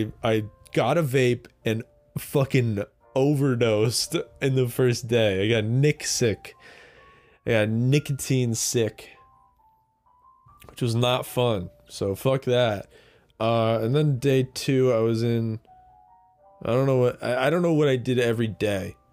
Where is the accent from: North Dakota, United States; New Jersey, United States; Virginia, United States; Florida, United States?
New Jersey, United States; I started in my hometown of New Jersey. The entire state is my hometown, because I don't want to tell you where I live. I'm from New Jersey.